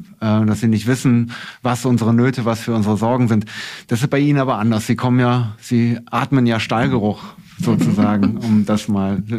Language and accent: German; Rhineland, Germany; ich bin ja Rheinländer